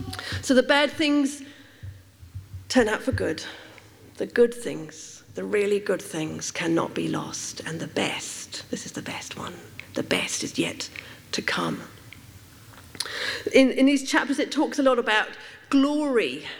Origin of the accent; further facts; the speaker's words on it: Uganda; I was brought up in Uganda